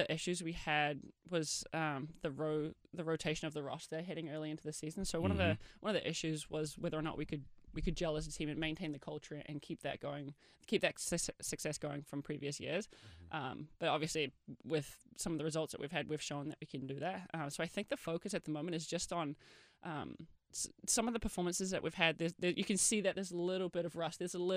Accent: New Zealand; now in United States; You know, I'm from New Zealand. We don't celebrate it the same way that they do as well.

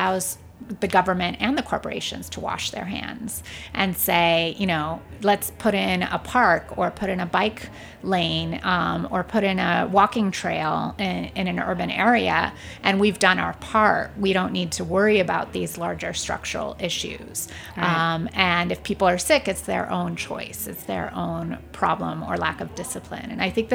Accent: California, United States; moved away as an adult; now in New York City, United States; When I moved here from California to go to college many years ago, you couldn't get tortillas to save your life in New York City.

